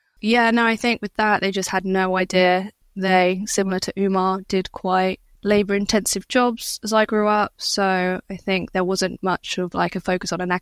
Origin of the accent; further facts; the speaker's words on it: Isle of Wight, South East England, United Kingdom; Well, I grew up on the Isle of Wight